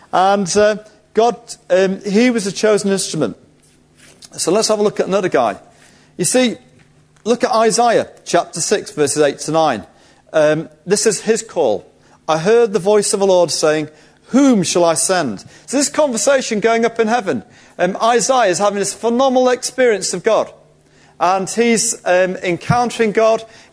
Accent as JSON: {"language": "English", "town": "Manchester", "region": "North West England", "country": "United Kingdom", "tie": "born or raised there", "said": "I'm half English, half Indian. You know, when you're growing up in the 70s, that wasn't very nice in central Manchester. I was a part of an ethnic minority."}